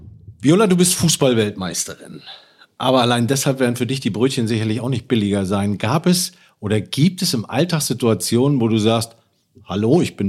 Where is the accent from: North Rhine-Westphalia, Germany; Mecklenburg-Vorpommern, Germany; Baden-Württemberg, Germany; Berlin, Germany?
Mecklenburg-Vorpommern, Germany; Rostock; aus relativ Nähe zu Rostock, meiner Heimatstadt